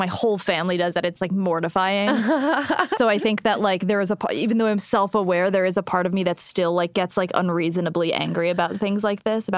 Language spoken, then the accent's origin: English; New Jersey, United States; I grew up, like, Jersey Shore. Like, I'm from New Jersey, and so, the Jersey Shore